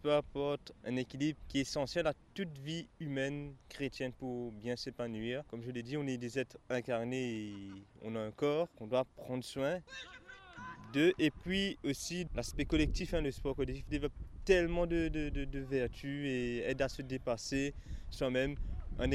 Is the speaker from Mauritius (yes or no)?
yes; Mauritius; dans le quartier où j'ai grandi, à Maurice.